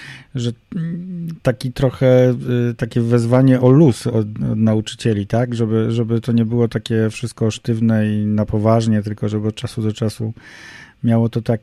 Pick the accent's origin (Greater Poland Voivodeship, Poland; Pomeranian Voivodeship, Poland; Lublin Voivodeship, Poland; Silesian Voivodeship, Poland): Pomeranian Voivodeship, Poland; ja też jestem trochę z Wielkopolski, ja jestem z Pomorza tak naprawdę, więc ja też jestem zabór pruski.